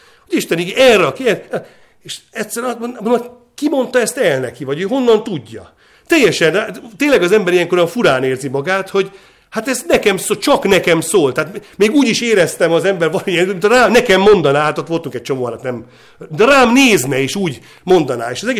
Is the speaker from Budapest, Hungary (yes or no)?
yes; Kispest, Budapest, Hungary; én Kispesten laktam akkor a szüleimmel, ott nőttem föl, egy panelházban